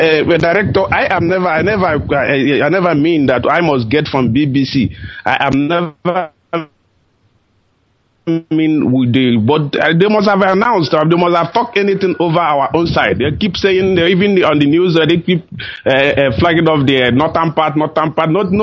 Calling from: Islamabad, Islamabad Capital Territory, Pakistan; I'm calling from Islamabad, Pakistan.

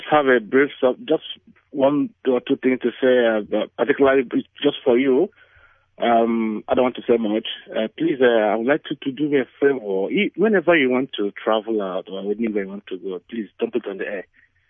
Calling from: Luton, East of England, United Kingdom; I'm calling from Luton.

